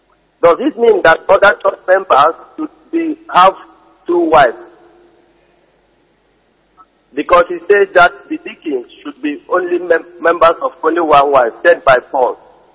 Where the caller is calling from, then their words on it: Germany; I'm calling from Germany.